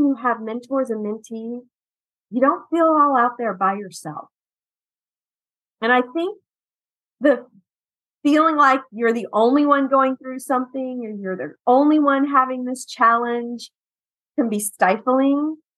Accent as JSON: {"language": "English", "region": "Texas", "country": "United States", "said": "I'm from Texas, so Texas has a Texas Women's Mortgage Association."}